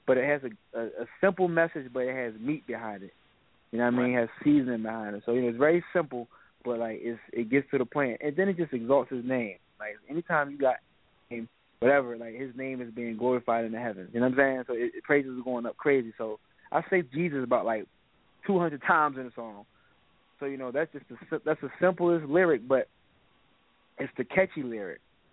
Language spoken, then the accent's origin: English; Philadelphia, Pennsylvania, United States; I'm from Southwest Philadelphia. So, you know, growing up in the urban city, like in the hood